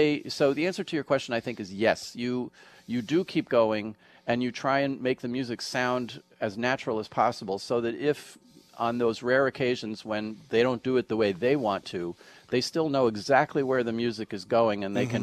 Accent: New York, United States; Well, I'm a New Yorker born and bred. I was born at New York Hospital.

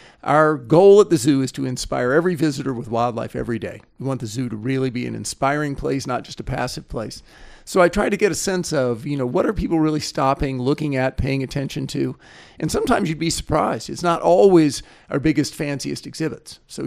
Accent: Florida, United States; And it's because I grew up in Florida back when they were endangered.

